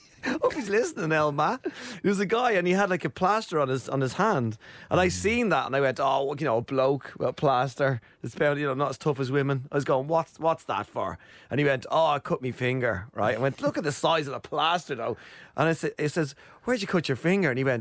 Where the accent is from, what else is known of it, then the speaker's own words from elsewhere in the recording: Ireland; accent: Irish; I said seagull. Yeah. That's my Irish accent, saying seagull.